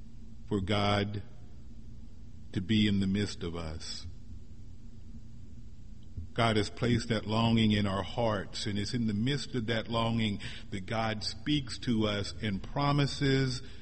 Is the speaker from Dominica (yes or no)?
no; Springfield, Missouri, United States; also born or lived in Atlanta, United States; now in Philadelphia, United States; But I'm originally from Missouri, Springfield. My mother is still there. Most of my siblings are still there. The little gray and white house on Texas Street where I grew up is still there.